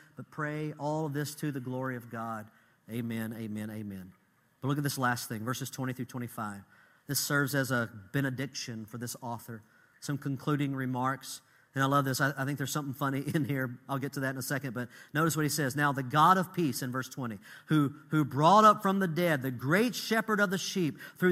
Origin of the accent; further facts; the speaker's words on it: Texas, United States; I'm Texan